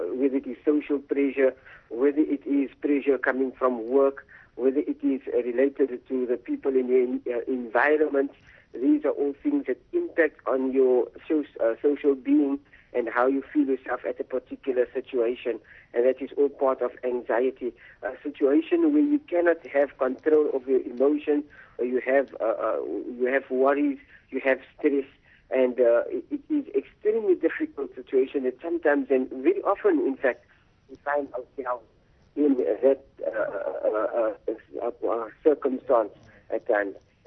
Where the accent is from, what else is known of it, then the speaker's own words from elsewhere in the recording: Cape Town, Western Cape, South Africa; Actually, I am from Cape Town, South Africa.